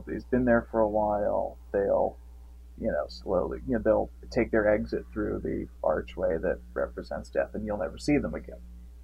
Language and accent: English; Pittsburgh, Pennsylvania, United States; born there; I was born in Pittsburgh, but never lived here till college because of that very reason. So, you know, don't get me wrong. I am a Pittsburgher, and I love this town.